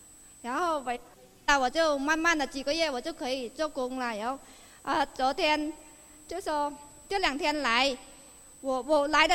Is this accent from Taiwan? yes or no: no; Longzhou, Guangxi, China; 我是来自龙州的